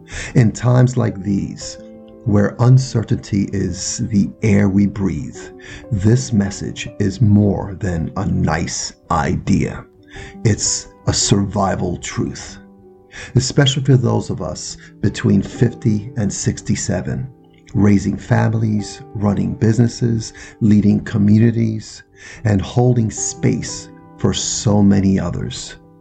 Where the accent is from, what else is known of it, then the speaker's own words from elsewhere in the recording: Bronx, New York, United States; They're truths I've held on to from my days growing up in the Bronx, performing on stages around the world